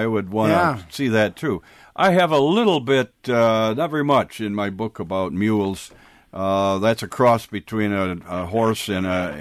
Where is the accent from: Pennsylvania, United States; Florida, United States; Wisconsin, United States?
Wisconsin, United States; I launch all my books there from Central Wisconsin. That's my hometown.